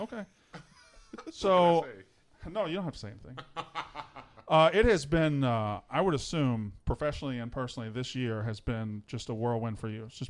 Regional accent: Mississippi, United States; That, I'm from Mississippi. We have different relationships.

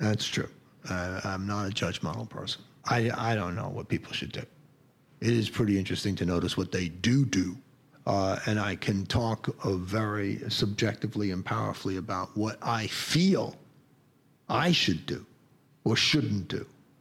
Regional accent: Ireland; He's from Ireland, and I'm Irish, and there's, you know, we have a different way of dealing with each other.

